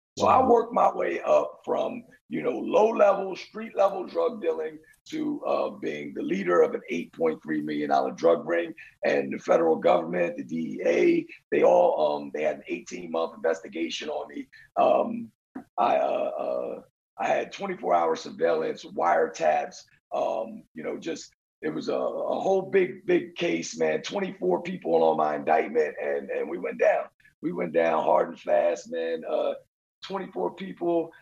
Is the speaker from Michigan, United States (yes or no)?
no; New Jersey, United States; So, you know, I was a regular kid growing up in New Jersey, doing regular things.